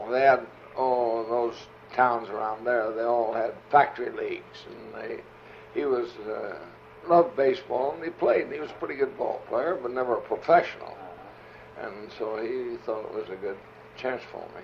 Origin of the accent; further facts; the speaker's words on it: Mishawaka, Indiana, United States; Well, I was raised in Mishawaka, Indiana. I played, started there playing semi-pro ball.